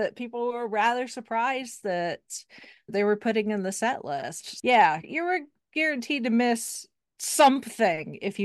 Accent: Indiana, United States; Yeah, I am a Midwesterner. I live in Indiana, have my entire life

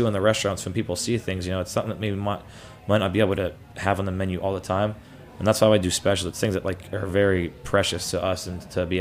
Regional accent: Pittsburgh, Pennsylvania, United States; You know, I mean, I grew up in Pittsburgh, but like, we're kind of, you know, got a lot of some Southern influence going in there

